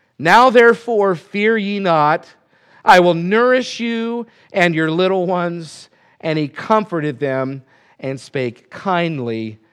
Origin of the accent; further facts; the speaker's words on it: Sioux Falls, South Dakota, United States; And so, again, we're from Sioux Falls, South Dakota.